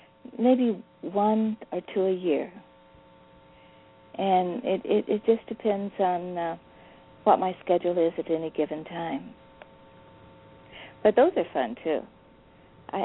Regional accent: St. Louis, Missouri, United States; I grew up in St. Louis.

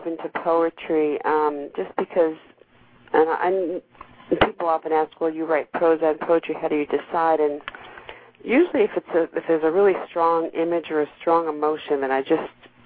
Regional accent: New York, United States; because I'm originally a New Yorker.

